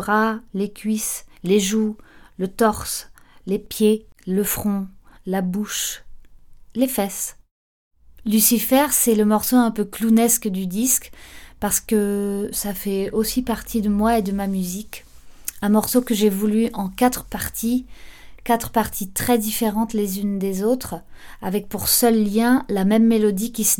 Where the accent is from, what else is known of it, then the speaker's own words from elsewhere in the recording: Occitanie, France; now in Toulouse, France; Je vis dans une petite maison à Toulouse où j'ai enregistré …. Mais j'ai grandi en Ariège.